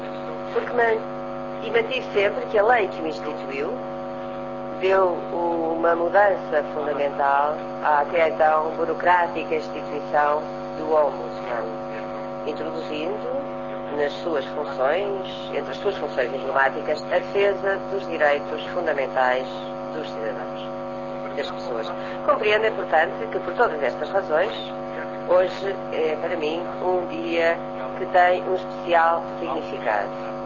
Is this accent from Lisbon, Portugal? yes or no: yes; Estoril, Lisbon, Portugal; Nasci nesta cidade, Lisboa, e passei parte inesquecível da minha infância no Estoril.